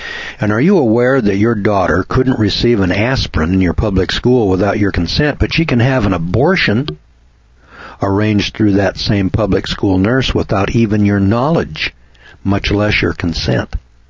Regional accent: California, United States; I come from Northern California, where the redwood forest up there is owned by a few

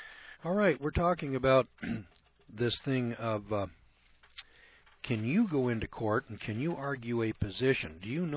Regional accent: United States; I was very pleased as an American to contribute my portion to the national economy

